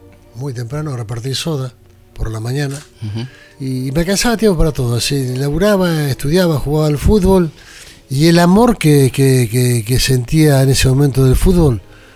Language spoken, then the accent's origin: Spanish; San Miguel del Monte, Buenos Aires Province, Argentina; born there; also born or lived in Quilmes; Donde nací. Después hubo una universidad que fue cuando salí de San Miguel del Monte, siendo muy pequeño, me instalé en Quilmes, ya buscando triunfar en el fútbol.